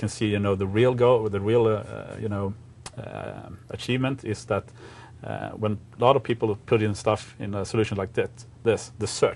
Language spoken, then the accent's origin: English; Sweden; I have an American keyboard, so I'm not used to that because I'm from Sweden, obviously.